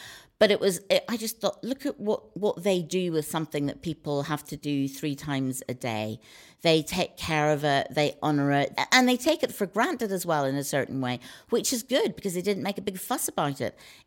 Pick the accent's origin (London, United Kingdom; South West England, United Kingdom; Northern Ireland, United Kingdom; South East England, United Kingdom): Northern Ireland, United Kingdom; is from growing up in Northern Ireland where the food was very good, but it was very basic.